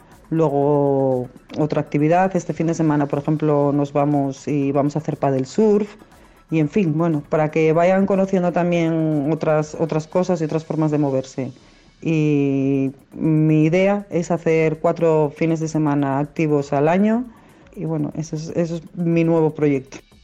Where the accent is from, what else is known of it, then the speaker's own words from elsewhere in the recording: Asturias, Spain; tengo 51 años, soy asturiana